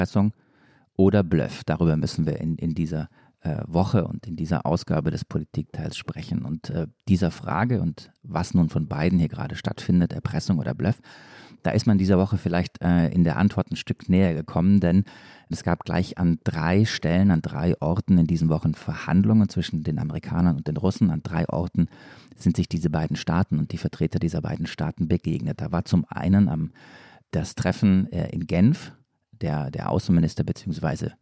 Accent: Stuttgart, Baden-Württemberg, Germany; Wie du weißt, komme ich aus Stuttgart.

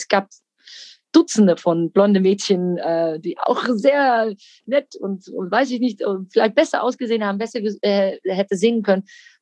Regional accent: Netherlands; German is a second language

